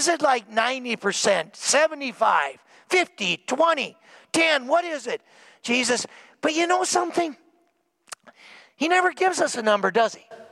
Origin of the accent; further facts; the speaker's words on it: Minnesota, United States; We're from Minnesota. We know what it's like when it snows.